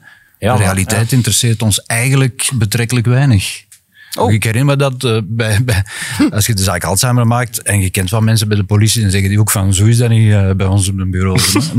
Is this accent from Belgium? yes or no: yes; Turnhout, Flanders, Belgium; Ik ben zelf van Turnhout. Enfin, tenminste, ik ben geboren in Turnhout.